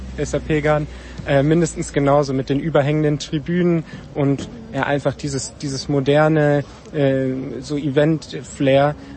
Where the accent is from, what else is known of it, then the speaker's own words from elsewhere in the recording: Düsseldorf, North Rhine-Westphalia, Germany; born there; ich bin in Düsseldorf geboren